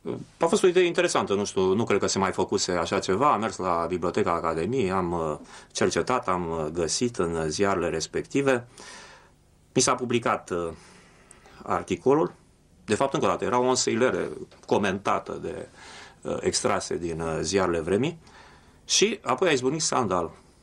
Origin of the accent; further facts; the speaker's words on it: Bucharest, Romania; Da, am studiat la Universitatea din București. De fapt, sunt bucureștean, născut la București în 1944.